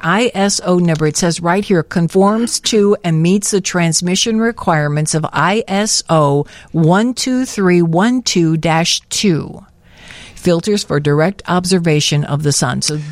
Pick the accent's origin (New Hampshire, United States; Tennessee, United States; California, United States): Tennessee, United States; born there; down to my area where I was born in West Tennessee